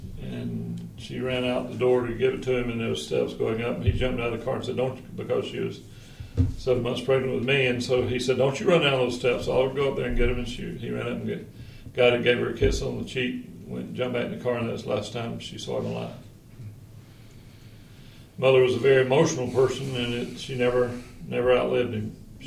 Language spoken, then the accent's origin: English; Sylvania, Georgia, United States; I come from Sylvania, Georgia, which is a little place 60 miles from Savannah, Georgia, 60 miles from Augusta, Georgia. It's where I grew up.